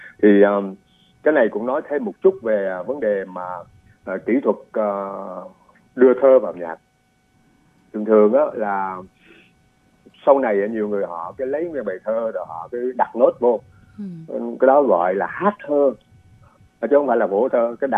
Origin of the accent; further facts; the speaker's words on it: Tuy Hòa, Phú Yên, Vietnam; moved away as an adult; also born or lived in Saigon; now in Canada; nhưng mà cũng để cho quý vị biết … là sinh trưởng tại Tuy Hòa, Phú Yên, thấy không? Khi mà lớn lên thì mình học đại học luật khoa của Đại học Sài Gòn, thấy không?